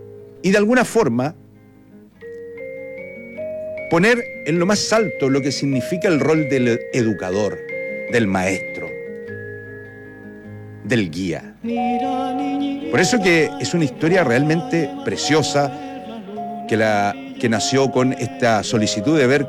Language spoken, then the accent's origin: Spanish; Aysén, Chile; son de mi tierra, de Aysén.